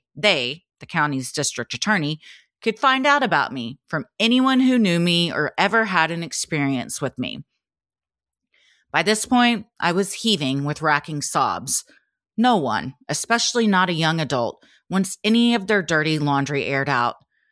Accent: Lexington, North Carolina, United States; When I was 18, I was working in a pizza shop in my hometown, Lexington, North Carolina. I haven't lived there since about the time this happened.

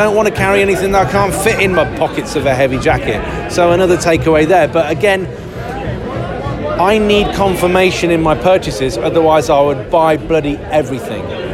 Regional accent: East of England, United Kingdom; In Cambridgeshire.

